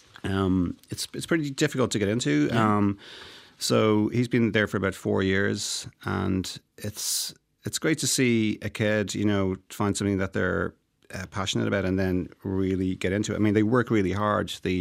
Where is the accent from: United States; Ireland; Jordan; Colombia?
Ireland; Dublin, Leinster; Drumcondra is, yeah. I grew up on Clonliffe Road there, just beside Croke Park.